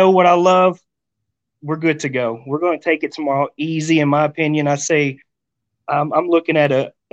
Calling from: Rawls, Texas, United States; I'm in Rawls, Texas, my friend.

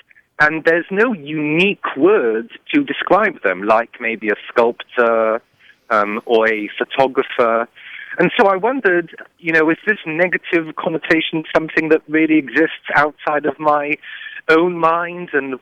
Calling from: Champaign, Illinois, United States

